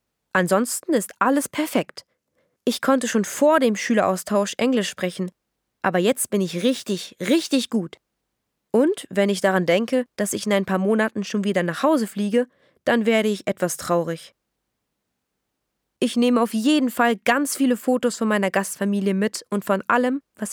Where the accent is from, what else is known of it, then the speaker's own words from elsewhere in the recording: Klagenfurt, Carinthia, Austria; now in Melbourne, Australia; Das Leben ist hier ganz anders als in meiner Heimatstadt Klagenfurt. Ich dachte immer, dass Klagenfurt eine große Stadt ist.